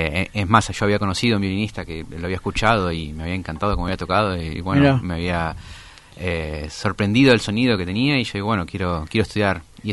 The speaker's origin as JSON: {"language": "Spanish", "town": "Merlo", "region": "Buenos Aires Province", "country": "Argentina", "said": "Nosotros somos de zona oeste, somos de Merlo."}